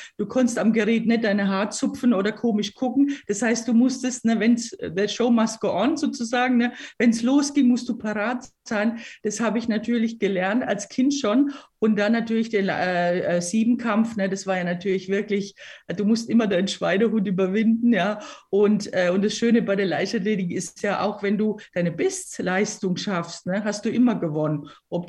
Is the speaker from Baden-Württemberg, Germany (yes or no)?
yes; Weinheim, Baden-Württemberg, Germany; ich bin in Weinheim an der Bergstraße aufgewachsen, also badisch, lieber badisch als unsympathisch. Ne? Bin dann in Hessen, war ich im Kloster und dann inzwischen in Franken gelandet.